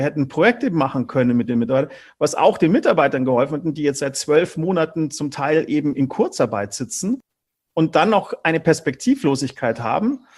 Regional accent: Germany; Als Deutscher natürlich Berlin.

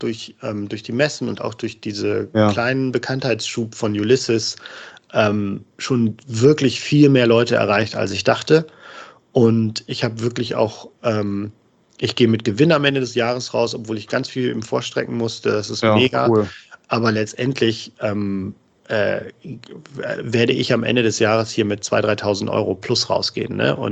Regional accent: Northern Germany, Germany; also ich komme nicht direkt aus Hamburg, aber aus dem Norden.

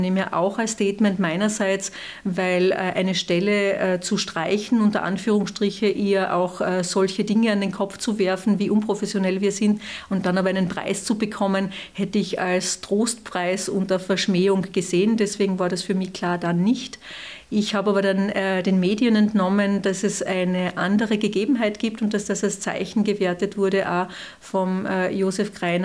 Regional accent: Carinthia, Austria; weil er für mich als Kärntnerin natürlich eine andere Bedeutung noch hatte

